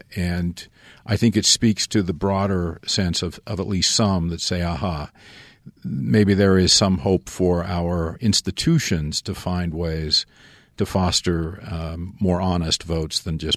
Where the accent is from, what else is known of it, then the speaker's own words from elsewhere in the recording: Utah, United States; knows I'm from Utah